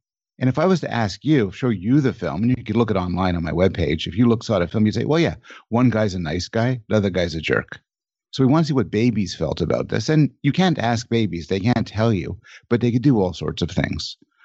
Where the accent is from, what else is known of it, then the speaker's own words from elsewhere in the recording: Montreal, Quebec, Canada; born there; I'm Canadian, born in Montreal.